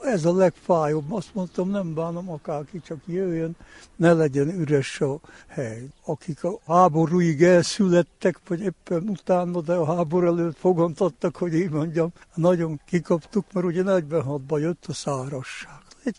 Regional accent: Backamadaras, Mureș County, Romania; itt születtem Backamadarason, mindig itt éltem.

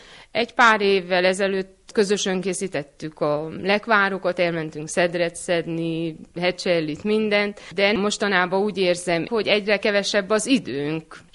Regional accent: Etéd, Harghita, Romania; now in Martonos, Serbia; férjem idevalósi, martonosi, én etédi származású vagyok

